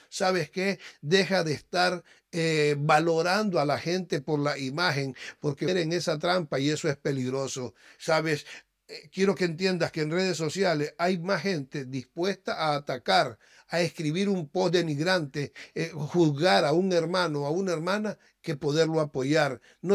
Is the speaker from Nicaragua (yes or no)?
yes; Nicaragua; Es más, soy nicaragüense, imagínate, que en muchos lugares dicen, ah, usted es nicaragüense.